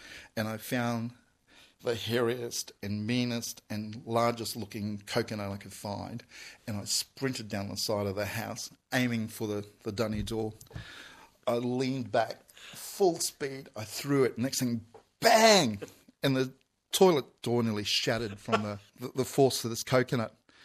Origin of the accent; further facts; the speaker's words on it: Mackay, Queensland, Australia; As a kid growing up in Mackay, I used to have a bad stutter.